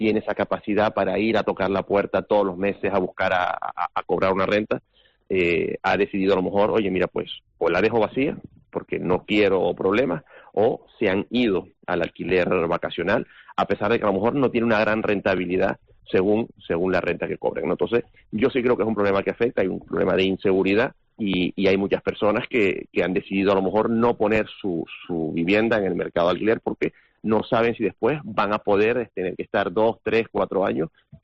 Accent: El Hierro, Canary Islands, Spain; Yo soy de la Isla del Hierro.

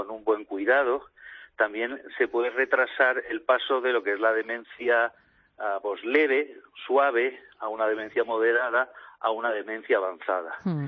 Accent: Spain; sobre todo en una población como la española, donde somos el segundo país del mundo con más esperanza de vida.

